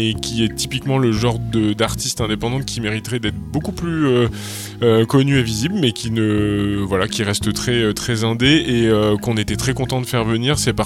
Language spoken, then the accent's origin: French; Saintes, Nouvelle-Aquitaine, France; born there; enregistré dans ma ville natale d'ailleurs, ce disque à Saint en Charente-Maritime.